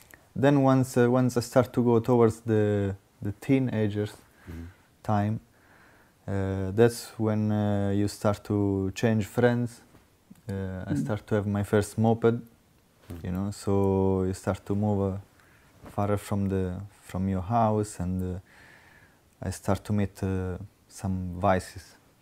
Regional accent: Montegranaro, Marche, Italy; I come from Italy, from a place called Monte Granaro, which is a village.

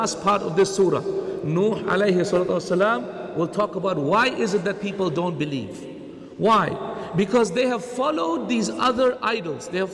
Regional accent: Australia; So I'm from Australia, for example.

